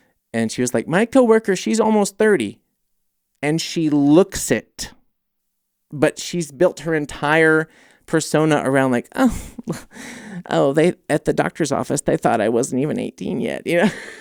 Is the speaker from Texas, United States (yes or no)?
no; Oregon, United States; now in Germany; I'm from Oregon, living in Germany for 8 years. What a difference.